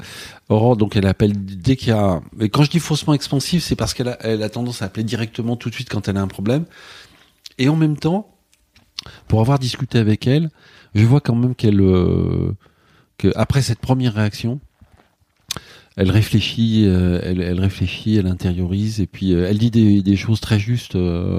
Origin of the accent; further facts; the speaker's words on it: Southern France, France; Moi, je suis du Sud, je démarre un peu au quart de tour.